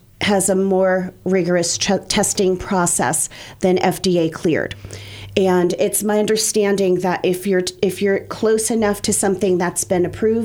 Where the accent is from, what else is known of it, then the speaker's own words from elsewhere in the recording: New York, United States; also born or lived in New Jersey; I'm originally from New York, and then I was living in New Jersey for a while, and then I came here.